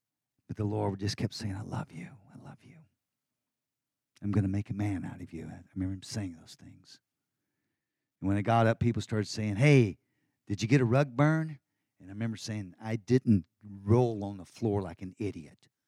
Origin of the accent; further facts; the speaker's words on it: Texas, United States; But I'm a Texan, and I don't do things like that.